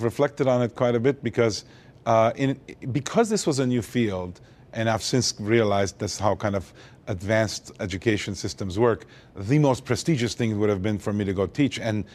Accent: Montreal, Quebec, Canada; also born or lived in Beirut, Lebanon; So I was born in Lebanon, Beirut, Lebanon, of Armenian parents. Lived there till the Civil War in 1975, and ended up escaping the Civil War and growing up in Montreal, Canada.

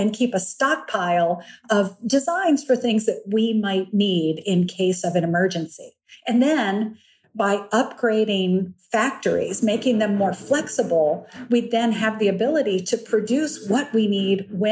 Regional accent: Lexington, Virginia, United States; Well, at the time, by the way, I was raised in Lexington, Virginia. My manners were impeccable, right?

